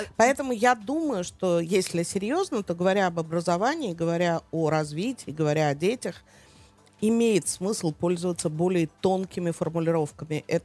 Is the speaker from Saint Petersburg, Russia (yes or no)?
no; Moscow, Russia; moved away; как человек, проживший больше 30 лет в эмиграции, я родилась, выросла в Москве